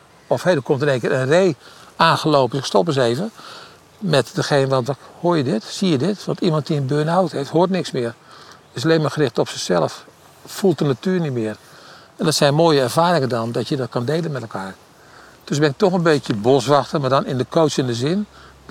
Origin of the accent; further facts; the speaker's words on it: Driebergen, Utrecht, Netherlands; Ik kom uit Driebergen, woon tegen het bos.